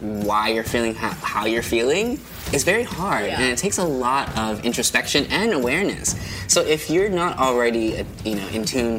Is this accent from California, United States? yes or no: yes; Alameda, California, United States; is a kid from the Bay Area, East Bay, born and raised in Alameda, California, in super quaint little seaside hovel town